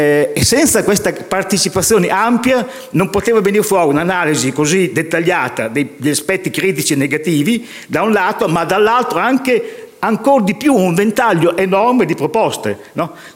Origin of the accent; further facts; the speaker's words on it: Emilia-Romagna, Italy; accent: Romagna; io abito, come si sente dal mio accento smaccato, vengo dalla Romagna